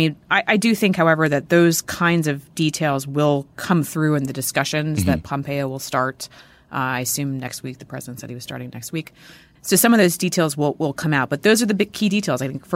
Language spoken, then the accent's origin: English; United States; it was deeply disturbing to me as an American